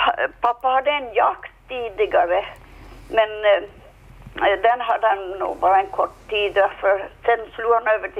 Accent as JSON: {"language": "Swedish", "town": "Föglö", "region": "Åland", "country": "Finland", "said": "Och jag är hemma ifrån Fögle."}